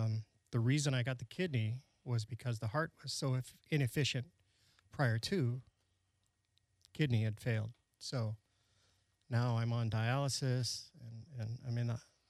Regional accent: Colorado, United States; Pretty much, I lived a pretty much active life. I grew up in Colorado.

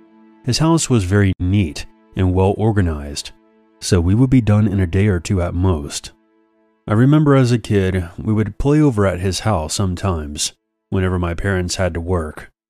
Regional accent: Russia; English is a second language; Before I begin, I'm from Russia. My English isn't that great, but I'll try my best.

